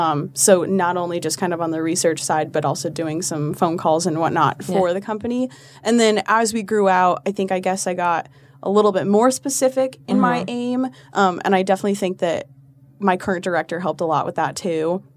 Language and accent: English; Colorado, United States; also born or lived in Texas; and I'm from Colorado originally, and then we moved to a small town in Texas, and I acclimated pretty well to Texas